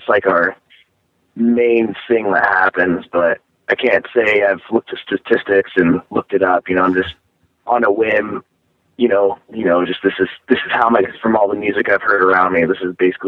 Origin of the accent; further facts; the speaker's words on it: Indiana, United States; we're from Indiana.